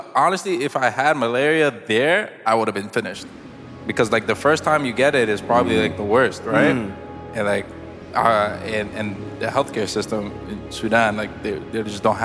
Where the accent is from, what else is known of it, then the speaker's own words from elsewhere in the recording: Scarborough, Ontario, Canada; I grew up in Scarborough.